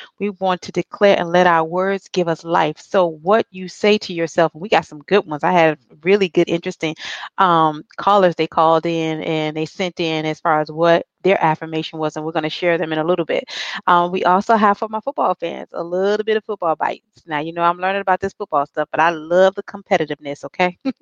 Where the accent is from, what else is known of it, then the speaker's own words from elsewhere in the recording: Miami Beach, Florida, United States; Tammy's in my hometown, which is Miami Beach, Florida.